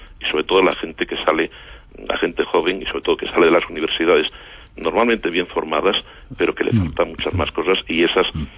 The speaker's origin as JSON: {"language": "Spanish", "country": "Spain", "said": "yo soy de los que creo en España, creo en mi país y creo en los españoles."}